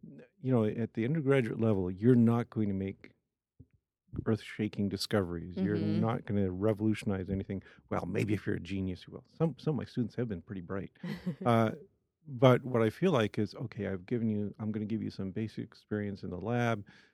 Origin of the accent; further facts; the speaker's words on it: Washington, United States; I grew up near Seattle.